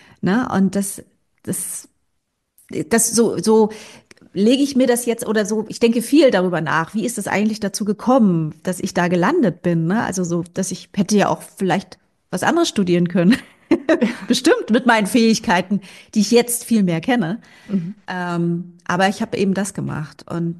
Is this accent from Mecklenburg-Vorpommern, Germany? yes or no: yes; Schwerin, Mecklenburg-Vorpommern, Germany; Ich bin in Schwerin aufgewachsen und habe meine Jugend halt in den 90er Jahren in Schwerin verbracht.